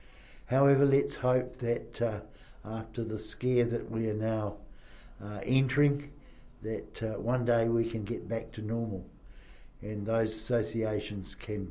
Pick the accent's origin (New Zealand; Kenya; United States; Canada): New Zealand; New Plymouth, Taranaki; But I was born in New Plymouth and have been a resident really forever, except when I went off to university and to Teachers Training College.